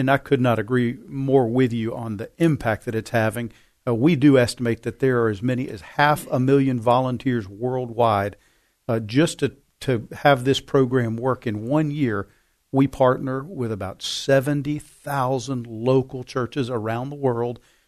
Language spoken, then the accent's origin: English; Boone, North Carolina, United States; I'm from Boone, North Carolina.